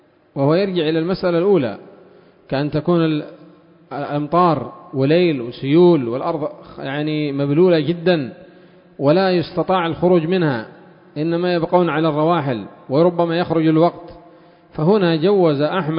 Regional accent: Yemen; لأن صاحب الباص خاصة عندنا في اليمن سيوقف الأصحاب القات في كل سوق

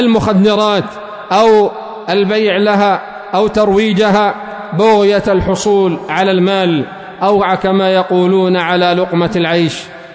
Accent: Yemen; لو نظرنا هنا في بلادنا اليمن وفي المناطق المحررة على الخصوص

